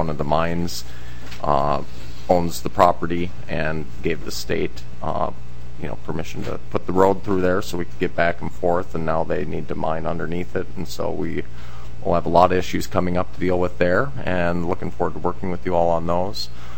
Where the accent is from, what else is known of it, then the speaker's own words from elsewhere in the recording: Minnesota, United States; I come from the Iron Range on the east side, cover Virginia, Eveleth, Gilbert, Wabak, and many other cities up there.